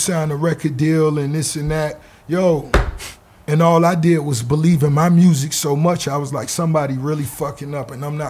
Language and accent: English; the South, United States; I was from the South.